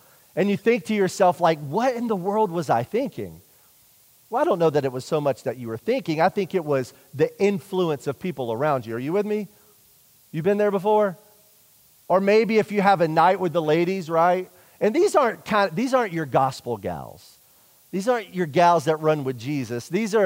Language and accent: English; South Carolina, United States; now in Pittsburgh, United States; maybe you can pick up on the fact just by the way that I talk that I'm not from Pittsburgh. You guys picked up on that by chance? Those of you that are from here, I'm from South Carolina. That's where I grew up.